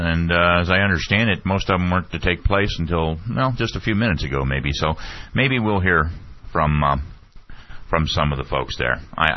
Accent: Midwest, United States; now in Florida, United States; Love fall, although it's a different kind of a fall here in Southwest Florida. Was born and raised in the Midwest, of course, and you know how the leaves turn color and all that.

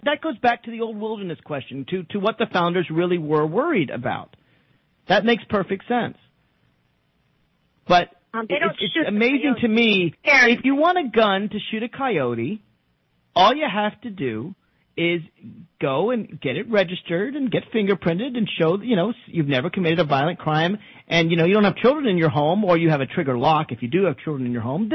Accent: Tennessee, United States; Well, I grew up in Tennessee, as I think you know.

